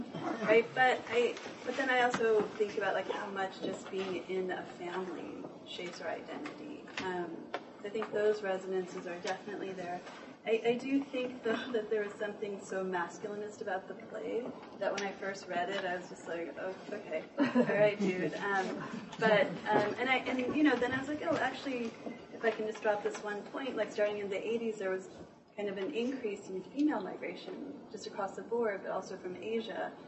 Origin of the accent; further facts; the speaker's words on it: Texas, United States; I grew up in Texas. We didn't have like a concentrated South Asian or Indian area